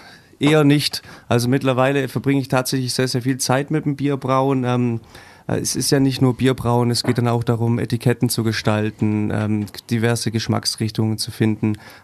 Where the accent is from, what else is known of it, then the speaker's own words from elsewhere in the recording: Senden, Germany; ich komme aus Senden, bin gelernter Koch